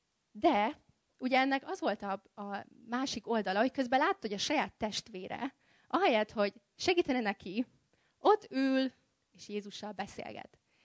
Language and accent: Hungarian; Kiskunhalas, Bács-Kiskun, Hungary; born there; anyukám Kiskörösről származik, és én is Kiskunhalason születtem, igaz, nem laktunk ott sokat, de nagyon sokat visszajárunk Kiskörösre